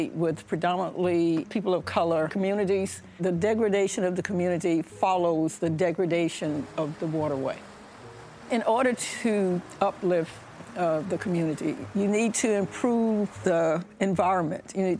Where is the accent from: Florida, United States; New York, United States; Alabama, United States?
Alabama, United States; Tuskegee; I think that started as a kid. I think it almost has to sometimes. I grew up in Tuskegee, Alabama.